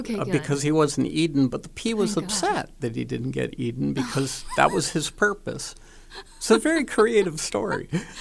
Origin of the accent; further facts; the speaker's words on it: Pittsburgh, Pennsylvania, United States; And my gosh, when I was growing up in Pittsburgh, none of the stores were open on Sundays.